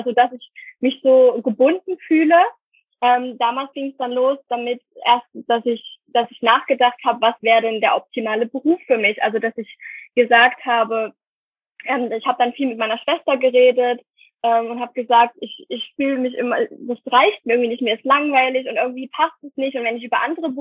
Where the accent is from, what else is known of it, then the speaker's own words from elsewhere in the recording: Saxony, Germany; ich bin 20 Jahre alt, ich komme aus Sachsen und wohne auf dem Dorf, in einer kleinen Stadt auf dem Land.